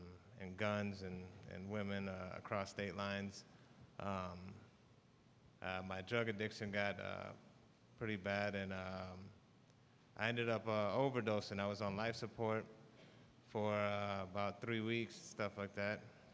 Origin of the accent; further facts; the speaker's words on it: Orlando, Florida, United States; I'm from Orlando, Florida. My dad left the house when I was about 5 years old.